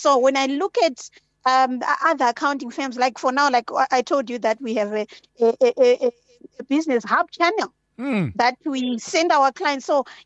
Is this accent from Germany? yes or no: no; Zimbabwe; moved away as an adult; now in Johannesburg, South Africa; So I was born and raised in Zimbabwe.